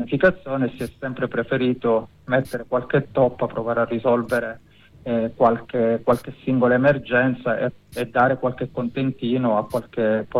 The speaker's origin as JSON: {"language": "Italian", "town": "Gela", "region": "Sicily", "country": "Italy", "said": "Io vengo da Gela, e Gela è una delle città che più soffre la carenza d'acqua"}